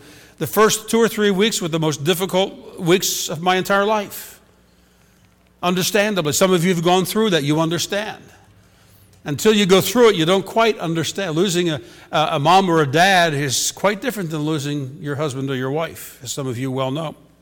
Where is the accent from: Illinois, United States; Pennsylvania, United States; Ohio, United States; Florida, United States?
Pennsylvania, United States; Philadelphia; I sense there's going to be a spirit of resistance because I'm from Philadelphia.